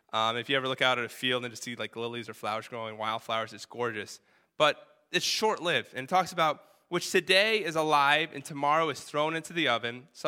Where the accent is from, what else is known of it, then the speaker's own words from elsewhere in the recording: Connecticut, United States; now in New Hampshire, United States; Because when I grew up in Connecticut, my dad had a software company he started.